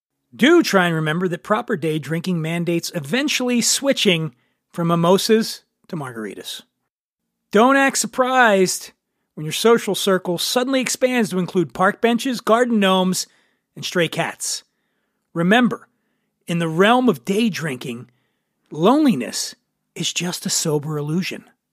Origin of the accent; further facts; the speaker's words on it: Philadelphia, Pennsylvania, United States; now in Los Angeles, United States; I'm from Philadelphia. I live in Los Angeles.